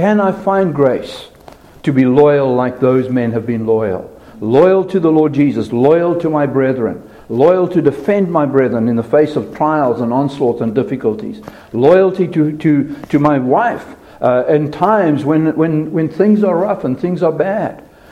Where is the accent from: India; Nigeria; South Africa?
South Africa; now in United States; when I came from South Africa, we try to be sort of civil in South African society generally.